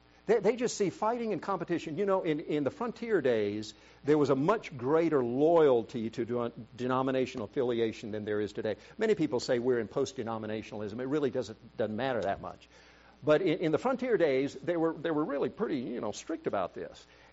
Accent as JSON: {"language": "English", "country": "South Korea", "tie": "born or raised there", "said": "You know, growing up in Korea, there were physical fights in church over truths and teachings that, frankly, had been imported from the U.S. by various missionaries."}